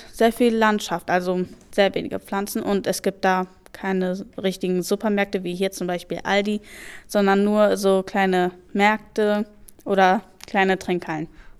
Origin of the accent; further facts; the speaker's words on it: Duisburg, North Rhine-Westphalia, Germany; born there; Hier in Duisburg, also Deutschland.